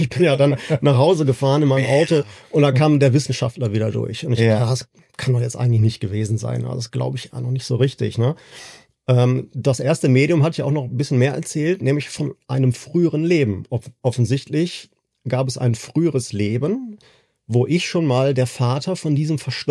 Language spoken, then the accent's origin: German; Essen, North Rhine-Westphalia, Germany; ich komme hier aus Essen